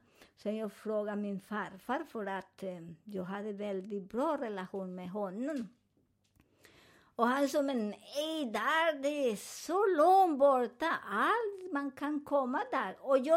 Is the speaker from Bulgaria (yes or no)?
no; Colombia; Swedish is a second language; now in Sweden; Jag är från Colombia. Men den delen som jag födde där var mera ljusare.